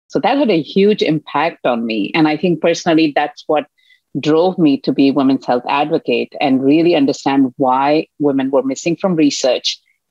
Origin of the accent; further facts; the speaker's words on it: India; moved away as an adult; now in United States; I'm from India, so I knew that the healthcare for women was not great before I immigrated to the United States.